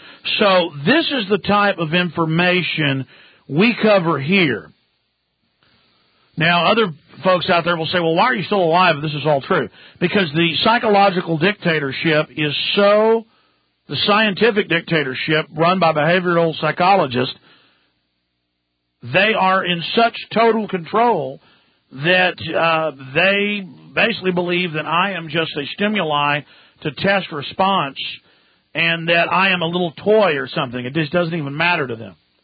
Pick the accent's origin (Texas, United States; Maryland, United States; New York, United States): Texas, United States; As a Texan, we're on several stations in Texas